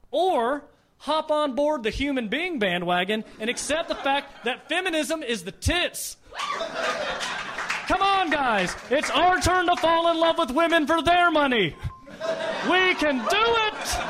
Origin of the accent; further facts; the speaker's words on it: Nashville, Tennessee, United States; Well, I'm from Nashville originally, and I don't think I realized it at the time growing up, but I'm Jewish from the South.